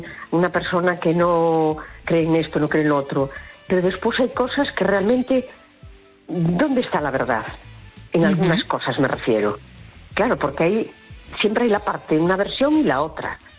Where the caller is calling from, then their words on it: A Coruña, Galicia, Spain; de La Coruña.